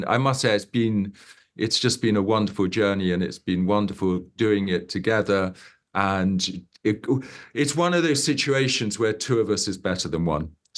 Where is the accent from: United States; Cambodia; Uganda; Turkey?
Uganda; Yeah, so I grew up in Uganda, and my father grew up in Uganda. So I had a sort of connection there.